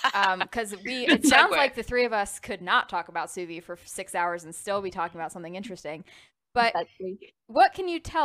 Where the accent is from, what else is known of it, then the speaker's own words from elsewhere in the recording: United States; I'm American, easily swayed.